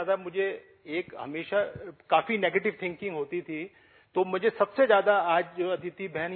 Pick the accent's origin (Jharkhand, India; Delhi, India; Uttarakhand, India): Delhi, India; दिल्ली से हूँ।